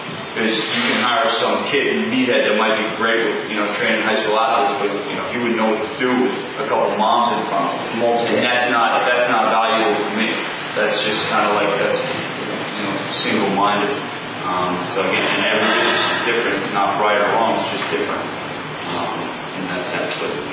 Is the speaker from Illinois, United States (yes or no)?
no; New Providence, New Jersey, United States; I grew up in New Providence. My facility's in Berkeley Heights, which is the town next over.